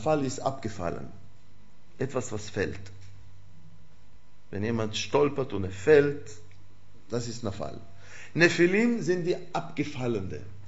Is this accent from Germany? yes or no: no; Israel; German is a second language; Aber ich komme aus Israel